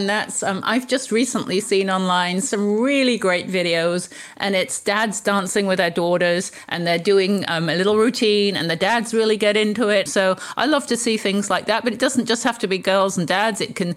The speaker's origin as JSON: {"language": "English", "region": "England", "country": "United Kingdom", "said": "I know being English, we grew up with a teapot."}